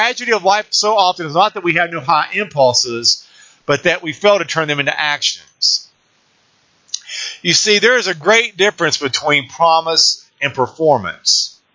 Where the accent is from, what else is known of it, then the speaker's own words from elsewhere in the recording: Scotland, United Kingdom; I'm allowed to say that, being a Scot.